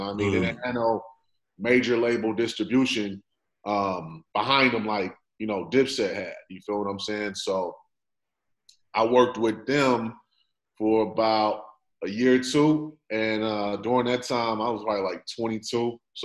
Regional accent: California, United States; also born or lived in East Coast; I'm originally from the Bay. You feel me?

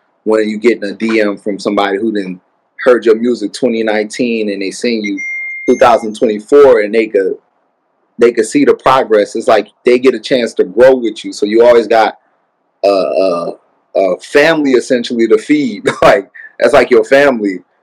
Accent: New Orleans, Louisiana, United States; I'm from New Orleans originally, so that's my native ear.

